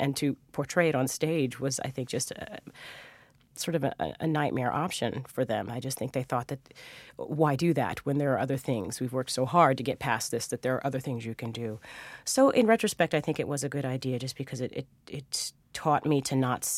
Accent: Fresno, California, United States; I did. I remember when I was in high school hearing about the revival of Dreamgirls

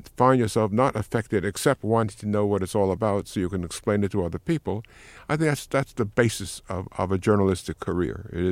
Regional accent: New York City, New York, United States; Well, I grew up in the Bronx in a semi-poor but respectable neighborhood.

